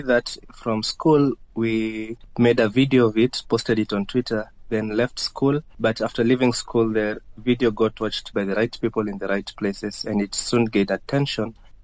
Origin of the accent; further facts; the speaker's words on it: Nairobi, Kenya; And I come from Nairobi, where hyacinth is not particularly a problem